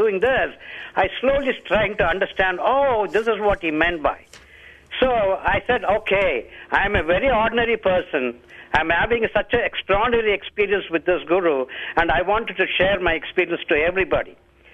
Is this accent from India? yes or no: yes; India; And I'm from India